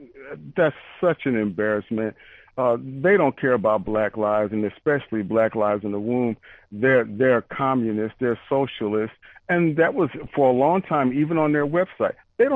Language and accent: English; Detroit, Michigan, United States; I grew up in Detroit, Michigan in the 60s.